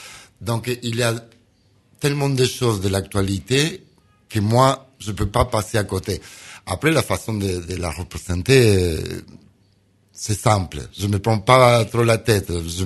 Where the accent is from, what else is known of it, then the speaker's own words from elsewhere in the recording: Argentina; Et je viens d'un coin de l'Argentine que c'est pas forcément le tango.